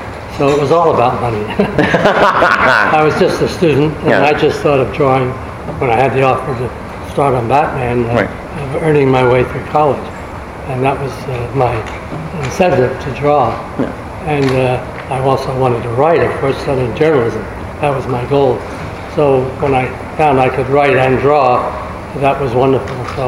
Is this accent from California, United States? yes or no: no; Trenton, New Jersey, United States; No, I grew up in Trenton, New Jersey.